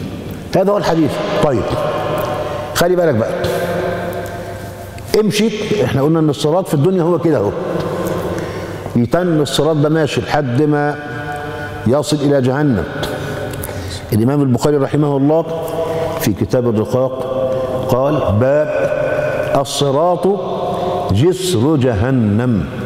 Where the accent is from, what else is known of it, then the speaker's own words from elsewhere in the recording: Egypt; انت شوف لما عندنا في مصر مثلا لو اقتربت من منزل الرئيس كده بالغلط